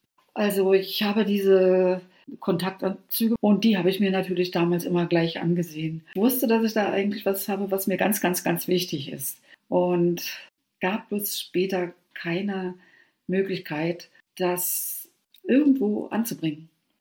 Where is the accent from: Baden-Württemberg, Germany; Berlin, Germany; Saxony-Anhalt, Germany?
Berlin, Germany; Auch ich. Ich war Berlinerin und schaute mir an, was in diesem Land passierte.